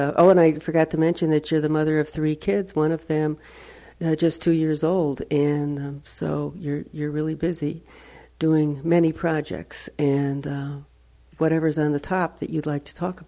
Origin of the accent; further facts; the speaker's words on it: Illinois, United States; I'm from Illinois, and we ate wild rice from Minnesota